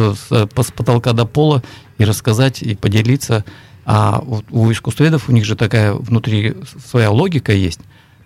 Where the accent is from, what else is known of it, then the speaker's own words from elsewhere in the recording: Crimea, Ukraine; Во-первых, я детство провел в Крыму.